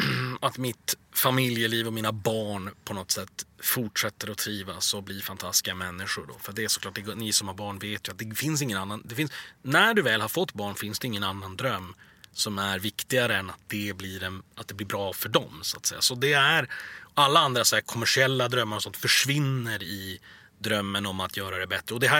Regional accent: Sweden; det var som waste att jag var svensk, för att hade jag varit där så hade jag varit rugbyspelare

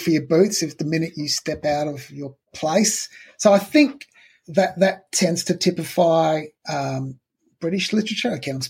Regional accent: Australia; born there; my own sort of like, kind of white privilege and the fact that I was born in Australia

